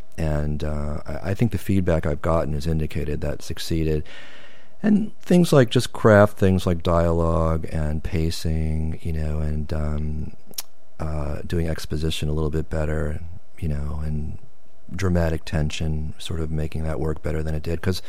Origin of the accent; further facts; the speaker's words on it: Baltimore, Maryland, United States; just small stuff around my hometown of Baltimore.